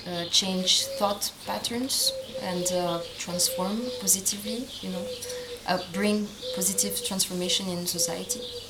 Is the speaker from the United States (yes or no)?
no; Romania; moved away; 3 years ago, more exactly, I moved to Romania. That is my home country.